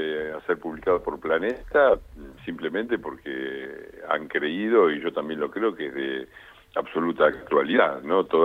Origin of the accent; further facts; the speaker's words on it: Avellaneda, Buenos Aires Province, Argentina; moved away as an adult; yo me crié en Avellaneda, hasta que cumplí 30 años, de 1957 a 1987, en que me fui a Italia, viví en Avellaneda, y me fui en el 87